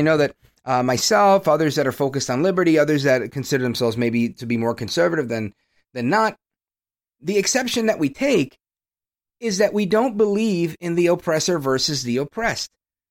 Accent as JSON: {"language": "English", "town": "Brooklyn", "region": "New York", "country": "United States", "tie": "born or raised there", "said": "the reason we moved from one apartment to the next when we grew up in Brooklyn was because certain neighbors in the Italian and Irish areas didn't want Hispanics"}